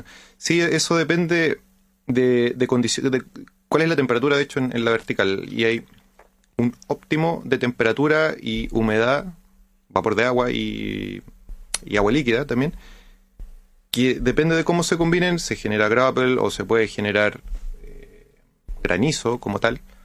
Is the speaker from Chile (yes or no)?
yes; Santiago, Santiago Metropolitan, Chile; yo soy de Santiago